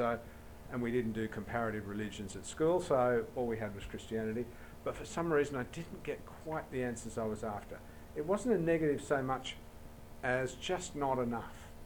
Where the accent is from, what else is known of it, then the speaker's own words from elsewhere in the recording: Sydney, New South Wales, Australia; And I grew up in Sydney, and I remember standing, and I grew up in middle-class suburb, quite a comfortable existence.